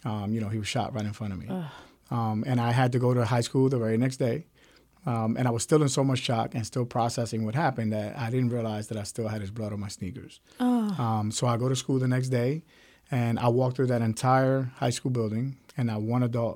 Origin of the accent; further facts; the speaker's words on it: Philadelphia, Pennsylvania, United States; Growing up in North Philadelphia, that to me is success